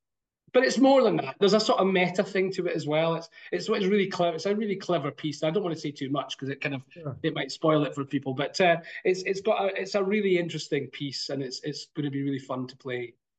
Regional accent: Falkirk, Scotland, United Kingdom; And we're going to Mac Robert Arts Centre, which is near my hometown of Falkirk, which is now the only theatre that people in Falkirk can go

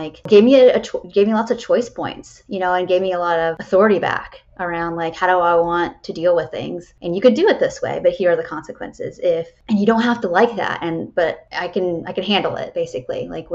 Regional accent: Illinois, United States; So I'm from Illinois, Wisconsin's just a state up north

